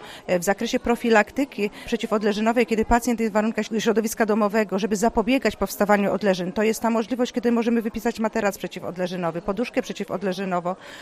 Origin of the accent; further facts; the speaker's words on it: Kuyavian-Pomeranian Voivodeship, Poland; ale pochodzę z rejonu kujawsko-pomorskiego